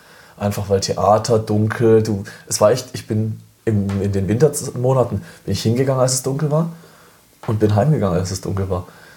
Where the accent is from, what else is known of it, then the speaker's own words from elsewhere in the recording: Baden-Württemberg, Germany; bin geboren in Freiburg, aber die Leute aus Freiburg sagen immer … komm mal runter, du bist kein Freiburger, weil ich eigentlich vom Dorf komme, 15 Minuten weg von Freiburg.